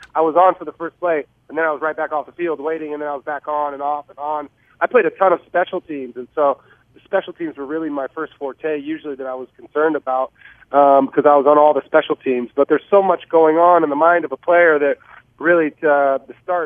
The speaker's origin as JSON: {"language": "English", "town": "San Jose", "region": "California", "country": "United States", "said": "I was a 49er fan growing up, and I'm from San Jose, so I was going to school in the Bay Area, had those Bay Area ties"}